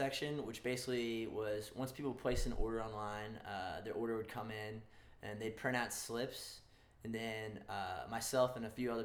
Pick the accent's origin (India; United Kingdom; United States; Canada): United States; Burke, Virginia; I'm a junior. My dad is a senior, of course. I'm 22 years old. I'm from Burke, Virginia.